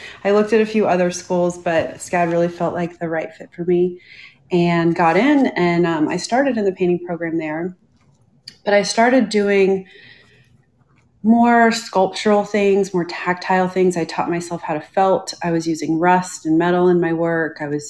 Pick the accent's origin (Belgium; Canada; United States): United States; Fairfax, Virginia; I grew up in Northern Virginia in the metropolitan DC area in Fairfax.